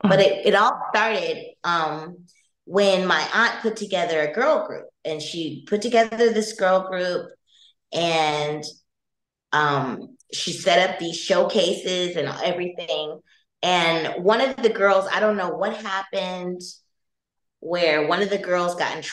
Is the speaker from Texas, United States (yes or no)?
no; Los Angeles, California, United States; also born or lived in Chicago / New York City; Okay, so I was born in Chicago. I was partially raised in Los Angeles and partially raised in New York City.